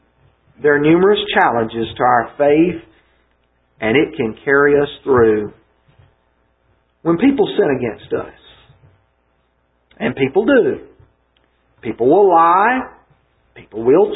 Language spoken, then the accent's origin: English; Alabama, United States; Some of you know that I'm from Alabama. Some of you may not know that.